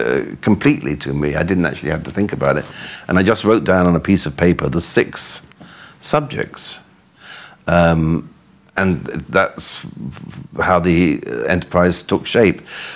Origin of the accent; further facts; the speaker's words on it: England, United Kingdom; because I am English, that's a subject about which I write most agreeably.